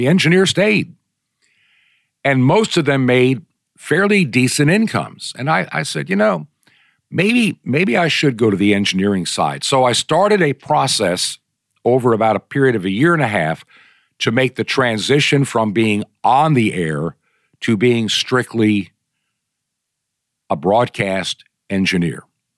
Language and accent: English; New York, United States; also born or lived in Brooklyn; I was born in Brooklyn, New York in 1954 to an unwed mother. I was placed for adoption before the age of 1.5 to a family living in Long Island.